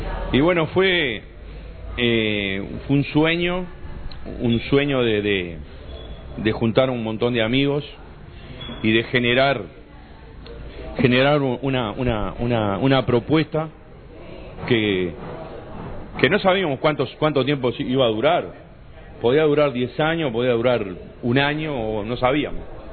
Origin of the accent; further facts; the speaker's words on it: Uruguay; en cada uno de nosotros que somos uruguayos nos apena y nos cae mal